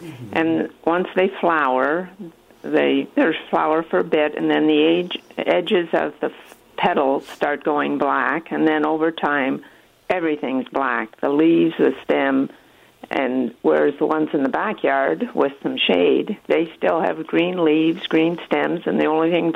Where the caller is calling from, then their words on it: Toronto, Ontario, Canada; I'm from Toronto.